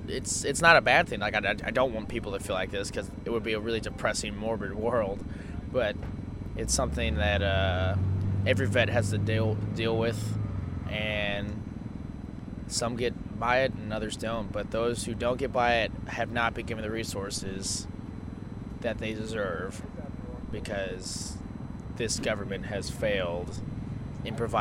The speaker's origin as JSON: {"language": "English", "town": "Anchorage", "region": "Alaska", "country": "United States", "said": "Anchorage, Alaska."}